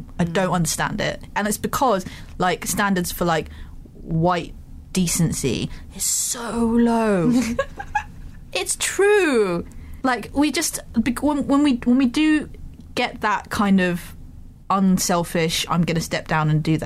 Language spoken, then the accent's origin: English; Malaysia; And I get quite a lot of questions of like, where are you from? Oh yeah, no, my wife's from there as well. And I'm just like, that's really not relevant. Can I get off the phone now? So there was this one instance where this guy was just like, oh my God, my wife's also from Malaysia.